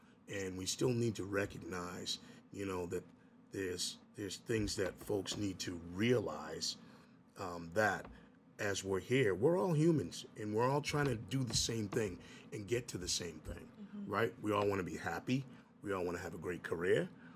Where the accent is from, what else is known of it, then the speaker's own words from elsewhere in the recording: South Weymouth, Massachusetts, United States; I grew up in South Weymouth, so I had, you know, all teachers that weren't of color.